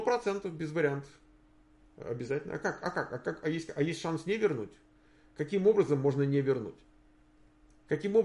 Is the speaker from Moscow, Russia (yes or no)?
yes; Moscow, Russia; Я тоже из РФ, вот я из Москвы.